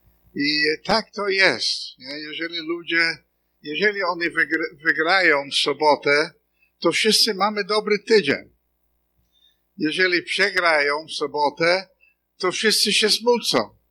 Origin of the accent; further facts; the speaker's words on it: North West England, United Kingdom; Polish is a second language; urodziłem się, wychowałem się koło Manchesteru.